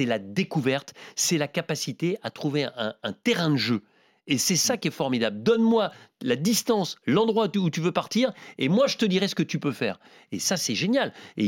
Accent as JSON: {"language": "French", "town": "Montauban", "region": "Occitanie", "country": "France", "lives_now": "Toulouse, France", "said": "Alors, vous savez que moi, je viens de Montauban, on est à Toulouse, c'est pas pareil."}